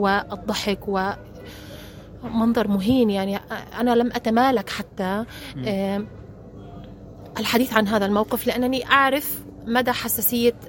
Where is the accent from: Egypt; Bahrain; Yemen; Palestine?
Palestine; احنا فلسطينيين عنيدين جبارين.